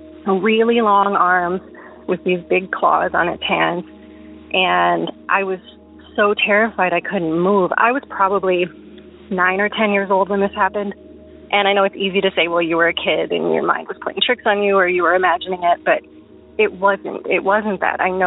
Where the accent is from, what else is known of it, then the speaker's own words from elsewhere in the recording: Michigan, United States; So this town that I grew up in was in Hillsdale County.